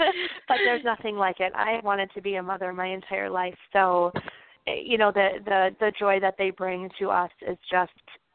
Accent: Michigan, United States; My husband and I are both Caucasian, and we're from the Upper Peninsula. You know, we maybe had 2 or 3 families who were, you know, who were diverse in our area growing up.

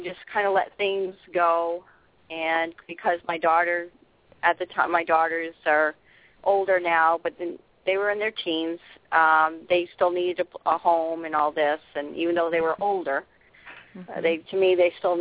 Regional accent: Maine, United States; I'm from Maine.

